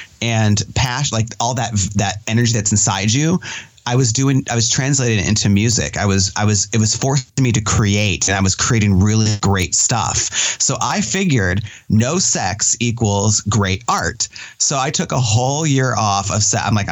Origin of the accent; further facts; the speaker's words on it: Michigan, United States; I'm from Michigan originally, so we always thought of Ohio as like trash.